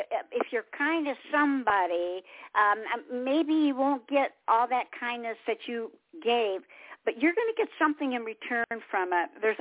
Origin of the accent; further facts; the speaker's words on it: Detroit, Michigan, United States; And I was born and raised in Detroit, so I have no problem with anything.